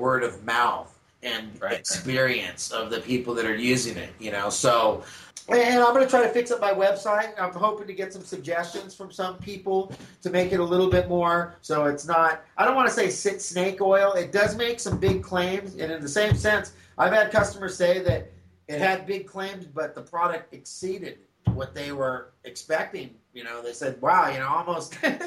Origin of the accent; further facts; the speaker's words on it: Hollywood, California, United States; also born or lived in Huntington Beach; I'm from Los Angeles, originally from Hollywood, down to Huntington Beach in Orange County.